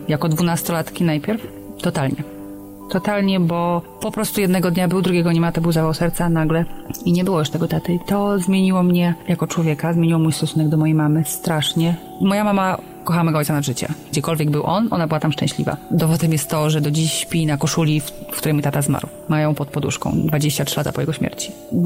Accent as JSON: {"language": "Polish", "region": "Podlaskie Voivodeship", "country": "Poland", "tie": "born or raised there", "said": "mimo że daleko od Białowieży jestem. Pewnie za 30-40 kilometrów, ale to było ważne, że to moje strony. Dorastałam sobie na wsi."}